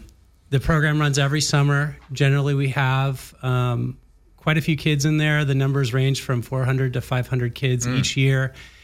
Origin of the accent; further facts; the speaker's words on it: Laguna Beach, California, United States; And I grew up in Laguna Beach. I was born and raised here.